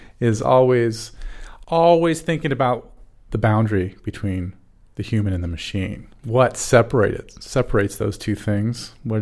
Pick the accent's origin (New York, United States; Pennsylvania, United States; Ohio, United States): Ohio, United States; Akron; I grew up outside of Akron, Ohio